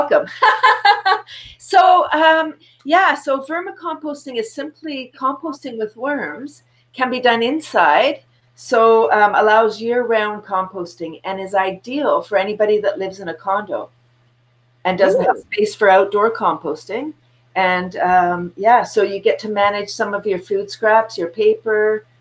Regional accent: Toronto, Ontario, Canada; now in Bradford, Canada; I grew up in Toronto, moved to Bradford in 93

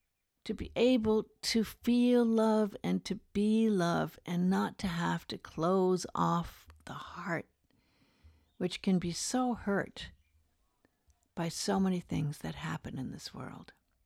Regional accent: Beverly Hills, California, United States; I grew up in Beverly Hills. There were so many people who had so much

